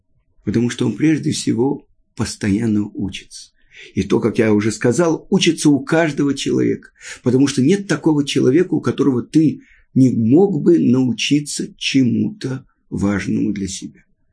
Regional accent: Russia; Обычно мы, люди из России, ставим что-то и горячительное.

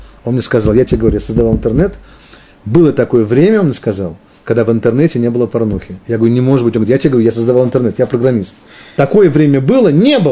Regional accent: Moscow, Russia; Я москвич, мне проще просто московский сленг использовать.

